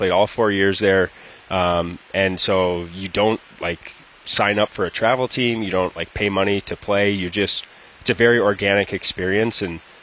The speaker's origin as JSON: {"language": "English", "region": "Minnesota", "country": "United States", "said": "I'm from Minnesota. I watched the Gophers every Friday and Saturday night."}